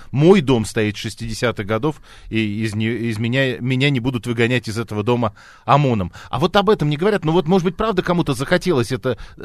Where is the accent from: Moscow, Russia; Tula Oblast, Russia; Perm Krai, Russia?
Tula Oblast, Russia; born there; Я родился в Тульской области